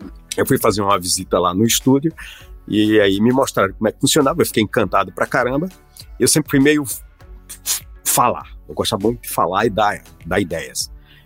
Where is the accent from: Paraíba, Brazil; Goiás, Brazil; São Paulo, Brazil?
Paraíba, Brazil; Campina Grande; born there; lá na cidade onde eu nasci, que é Campina Grande.